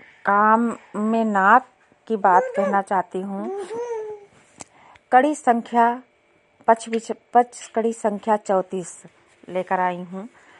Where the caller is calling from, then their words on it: Lakharampur, Uttar Pradesh, India; आज मैं विकास खंड विशेषरगंज से हूं, ग्राम पंचायत लखारामपुर, जिला बहराइच, गांव लखारामपुर से।